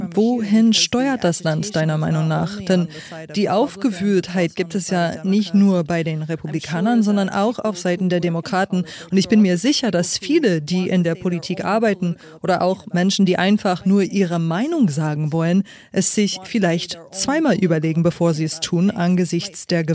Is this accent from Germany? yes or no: no; United States; Mich bedrückt als Amerikanerin, heute ist in meinem Heimatland alles Kulturkampf.